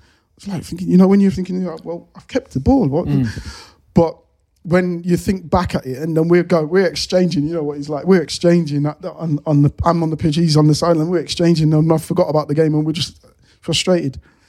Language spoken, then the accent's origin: English; Leicester, East Midlands, United Kingdom; I'm born and raised in Leicester